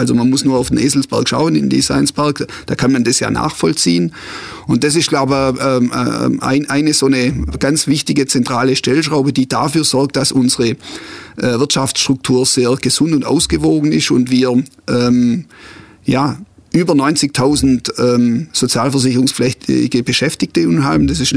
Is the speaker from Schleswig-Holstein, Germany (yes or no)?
no; Riedlingen, Baden-Württemberg, Germany; born there; Ich selber bin in Riedlingen an der Donau geboren, deswegen bin ich ein Kind der Donau